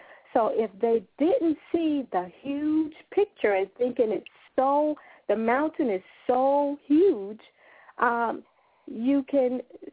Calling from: Miami, Florida, United States; I'm calling in. … I'm calling in from Miami, Florida.

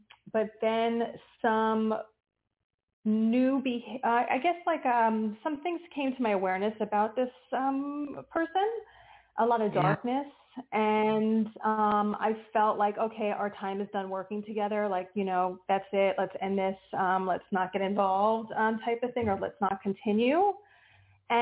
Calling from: New Jersey, United States; New Jersey.

